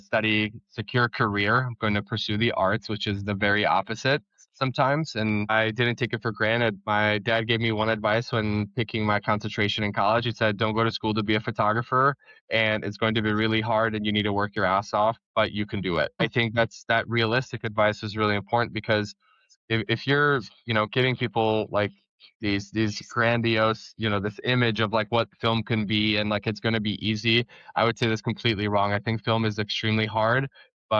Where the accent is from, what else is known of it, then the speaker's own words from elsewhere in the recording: Hungary; moved away; It was a beautiful upbringing. My parents built a house there. And I think it was a really tough decision to leave Hungary